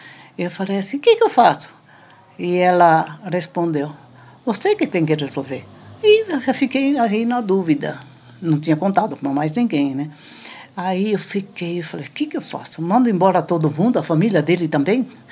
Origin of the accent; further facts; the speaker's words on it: Italy; now in Brazil; E era, como nós somos italianos, era todo mundo uma turma que veio da Itália ao mesmo tempo.